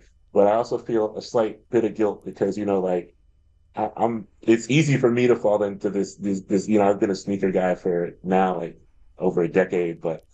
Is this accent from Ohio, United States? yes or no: yes; Columbus, Ohio, United States; Yeah, still live in Columbus, still live on the east side of Columbus.